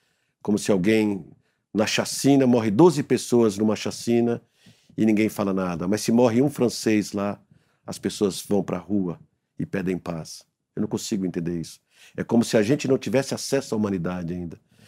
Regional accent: Brazil; Porque as pessoas pensam que a gente vem da Palestina, de outro país, e ignora que nós somos brasileiros.

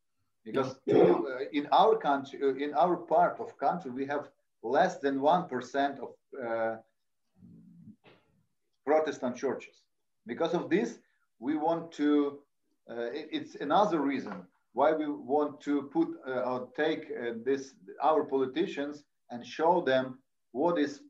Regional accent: Lviv, Lviv Oblast, Ukraine; English is a second language; No, I am only from Lviv.

